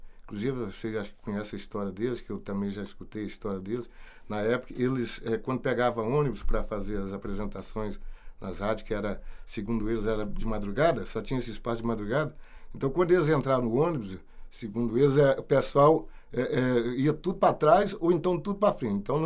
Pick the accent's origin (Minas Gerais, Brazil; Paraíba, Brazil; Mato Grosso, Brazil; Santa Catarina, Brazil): Minas Gerais, Brazil; Presidente Olegário; Eu sou natural de Minas Gerais, no município Presidente Olegário.